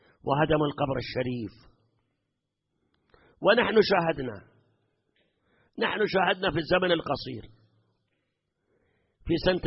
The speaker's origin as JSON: {"language": "Arabic", "country": "Iraq", "said": "عندنا بالعراق"}